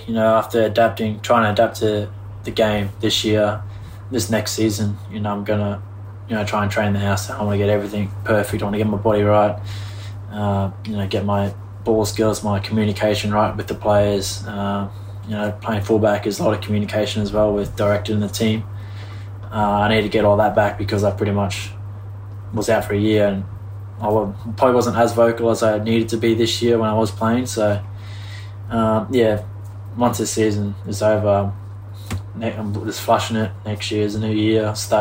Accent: Townsville, Queensland, Australia; obviously I was born and raised in Townsville and went away, moved to another state, bigger city, and then I moved to overseas to New York, is probably the biggest city in the world, to come back to where I was born

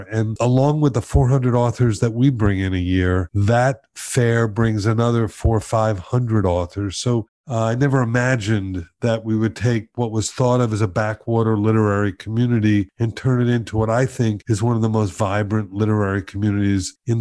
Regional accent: Miami, Florida, United States; And I grew up in Miami and I had that very same feeling.

